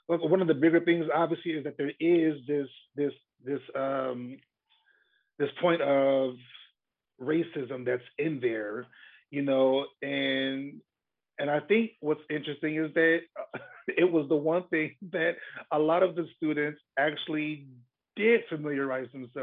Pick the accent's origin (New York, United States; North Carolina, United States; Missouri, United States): New York, United States; Buffalo; I am. I am originally from Buffalo.